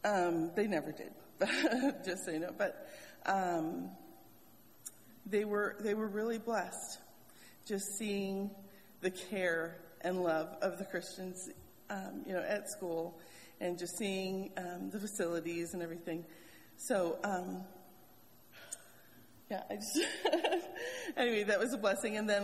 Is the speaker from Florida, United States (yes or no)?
no; Wisconsin, United States; I grew up in Wisconsin.